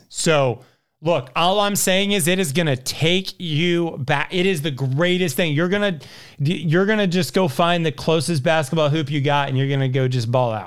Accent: Indiana, United States; but a lot of that comes from growing up in Indiana

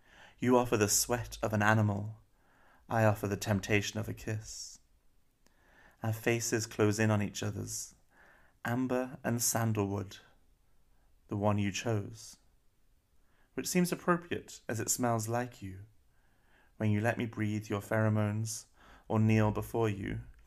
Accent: United Kingdom; now in Berlin, Germany; I'm a poet. I'm originally British, but I live currently in Berlin.

